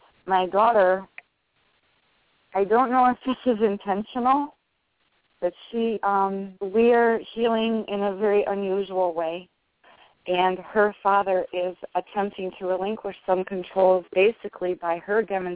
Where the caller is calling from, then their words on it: Indiana, United States; from Indiana.